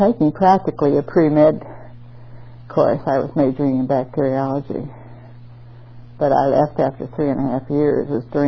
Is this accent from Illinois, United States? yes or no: no; Republic, Washington, United States; born there; now in Long Beach, United States; No, I was born in Republic, Washington. My father was a mining engineer, and he built a gold mine up there.